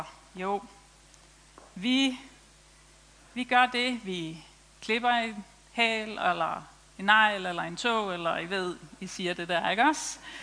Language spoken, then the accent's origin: Danish; Iran; now in Denmark; så er jeg faktisk selv iraner. Jeg har boet i Danmark i omkring 40 år.